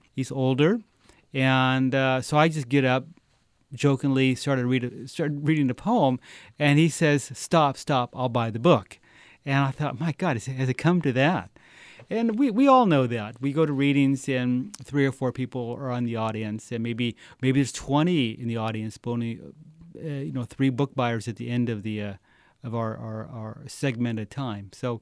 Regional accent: Fresno, California, United States; We're both from, you know, he's from Bakersfield area, I'm from Fresno

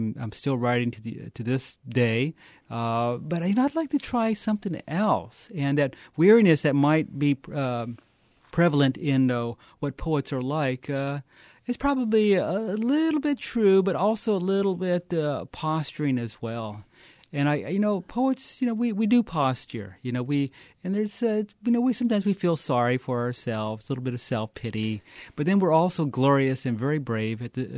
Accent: Fresno, California, United States; I'm from Fresno, and he's from Oildale, to be particular. And I think we have sort of this yin and yang thing going. Like, I'm Mexican-American and he's Okie-American.

